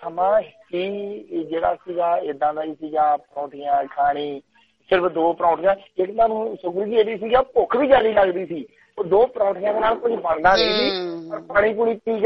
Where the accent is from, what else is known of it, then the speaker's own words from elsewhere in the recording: Amritsar, Punjab, India; accent: Theth Punjabi; ਮੈਂ ਆ ਅੰਮ੍ਰਿਤਸਰ ਲਾ ਕੇ ਨਾ, ਮੇਰੀ ਬੋਲੀ ਜਿਹੜੀ ਹੈ ਨਾ ਠੇਠ, ਜਿਹਨੂੰ ਕਹਿ ਲਓ ਨਾ ਠੇਠ ਪੰਜਾਬੀ, ਪਾਕਿਸਤਾਨ ਦੀ ਬੋਲੀ ਤੇ ਓਹਦੇ ਨਾਲ ਥੋੜੀ ਜੀ ਮੈਚ ਕਰਦੀ ਆ